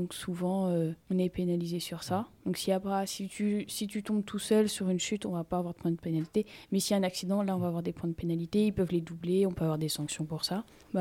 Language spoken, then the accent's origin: French; France; Mais sinon, on était tous Français. Tout le classement, on est Français et t'as un peu, on va dire, les étrangers derrière.